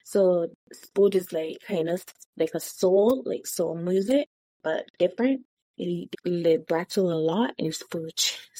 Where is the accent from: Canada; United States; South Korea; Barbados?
Barbados; I'm from Barbados, and everyone knows Barbados Pagoda is in August.